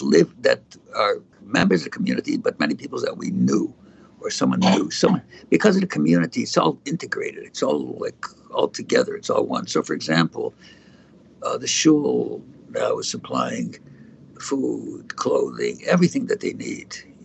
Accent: Canada; also born or lived in New York; I was a student in New York. We lived there for a year. I got married there, but I'm a Canadian, actually.

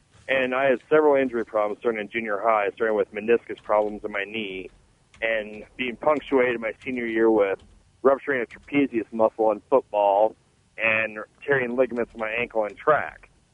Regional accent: Iowa, United States; Well, I'm from Northeast Iowa originally

